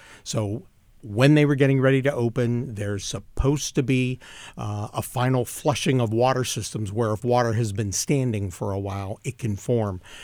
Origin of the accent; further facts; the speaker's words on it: Bethel Park, Pennsylvania, United States; Here it is in Pittsburgh, my hometown. I grew up in Bethel Park.